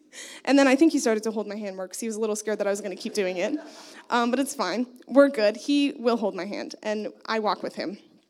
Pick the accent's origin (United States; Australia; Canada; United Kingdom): Canada; Toronto, Ontario; now in Ottawa, Canada; We grew up in the Greater Toronto area, and now we live in Ottawa